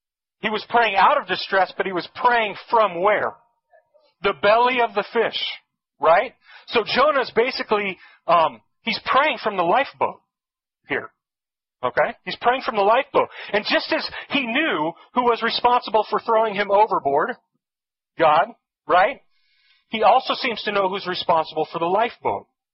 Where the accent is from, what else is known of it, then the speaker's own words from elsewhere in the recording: Los Angeles, California, United States; I'm a Southern California guy. And I grew up in Los Angeles